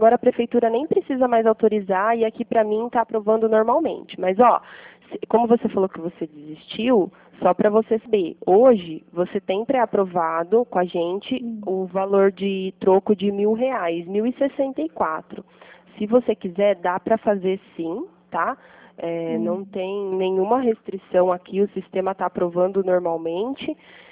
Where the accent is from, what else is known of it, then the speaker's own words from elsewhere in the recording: Pirassununga, São Paulo, Brazil; Ah, a gente é de Pirassununga, mas a gente está trabalhando na prefeitura de Mococa no momento.